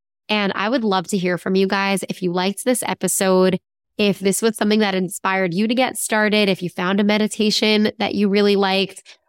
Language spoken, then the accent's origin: English; United States; I mean, I'm American, so I don't feel bad saying it, but I do not think that the American accent is soothing.